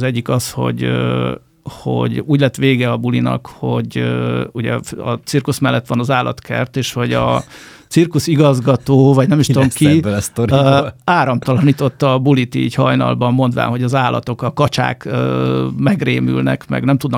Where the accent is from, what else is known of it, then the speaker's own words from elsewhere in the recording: Barcs, Somogy, Hungary; now in Budapest, Hungary; Akkor én Barcsról származom, ez egy horvát határmenti falu, Somogy megyében, nem falu, kisváros, de hát nekem falu.